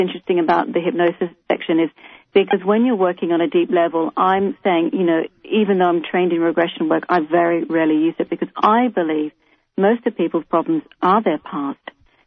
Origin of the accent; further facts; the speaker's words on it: Australia; I mean, I'm Australian. We drink.